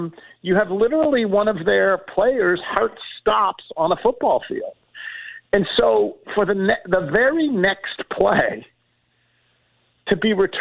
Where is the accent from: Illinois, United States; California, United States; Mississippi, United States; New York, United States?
New York, United States; Buffalo; now in Memphis, United States; I really feel lucky that I grew up in Buffalo. I feel lucky that I landed in Memphis